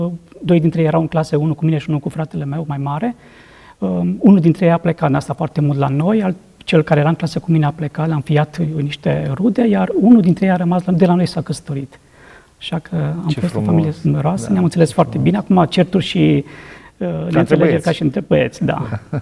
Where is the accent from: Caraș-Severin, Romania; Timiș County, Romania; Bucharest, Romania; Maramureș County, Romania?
Timiș County, Romania; Surduc; m-am născut în Surduc în urmă cu peste 50 de ani.